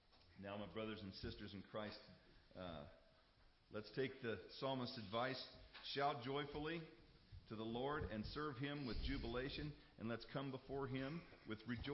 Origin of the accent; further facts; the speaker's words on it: Arizona, United States; But when you're born and raised in Arizona, those are exceptional.